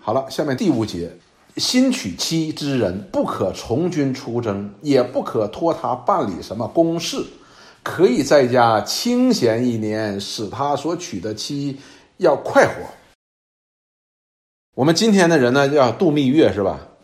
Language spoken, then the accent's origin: Chinese; China; 所以我们中国人讲叫吃什么马吃回头草